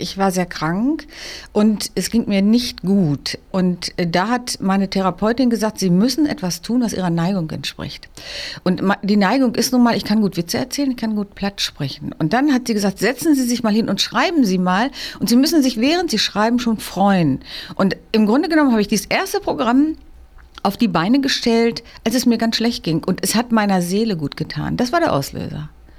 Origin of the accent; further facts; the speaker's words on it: Beber, Lower Saxony, Germany; Zum Beispiel gibt es eine Backstube in Beber. Das ist mein Geburtsort. Also quasi, da bin ich aufgewachsen geworden, bin ich ja hier in Hameln.